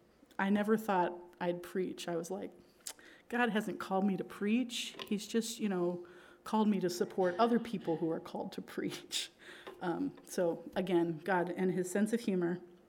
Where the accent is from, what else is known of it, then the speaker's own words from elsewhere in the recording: Pakistan; So I'm a missionary kid, and I grew up in Pakistan.